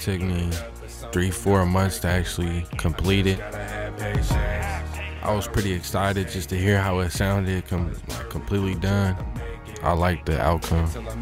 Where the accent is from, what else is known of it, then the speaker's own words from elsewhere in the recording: San Francisco, California, United States; I'm 15 years old and I'm from San Francisco.